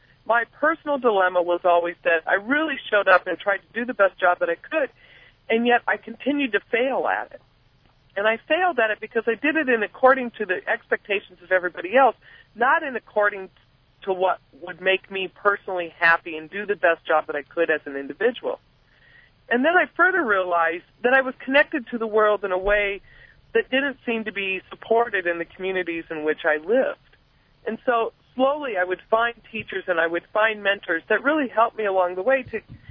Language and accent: English; South Dakota, United States; You know, I'm originally from South Dakota, and I'm the oldest child of four, and I'm the only girl. And I grew up in South Dakota at a time where there were terrible struggles with the Native American community up there.